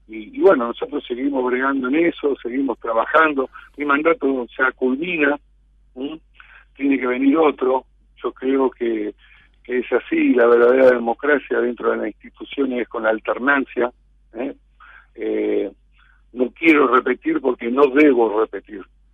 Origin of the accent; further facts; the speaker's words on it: Santa Fe, Argentina; Yo soy de Santa Fe